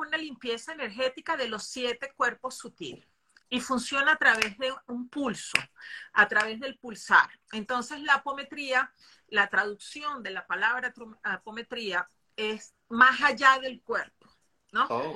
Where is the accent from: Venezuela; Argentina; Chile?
Venezuela; now in Bogotá, Colombia; soy venezolana. La vida me ha andado por el mundo y he aprendido mucho de esos lugares que he estado. Y hoy estoy en Bogotá